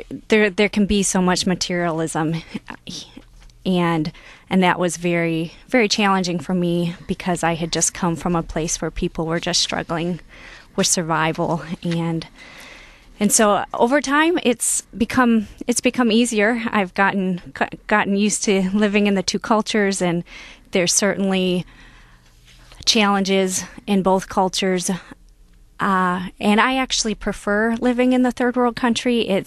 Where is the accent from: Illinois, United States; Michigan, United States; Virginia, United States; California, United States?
Michigan, United States; Warren; Sure. I grew up in Warren, Michigan, and my father was a school teacher in Taylor, Michigan, and my mom stayed home and took care of us kids.